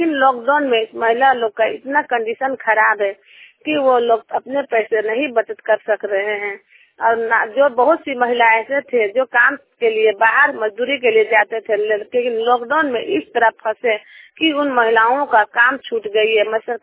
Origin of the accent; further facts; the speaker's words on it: Ranchi, Jharkhand, India; रांची झारखंड से।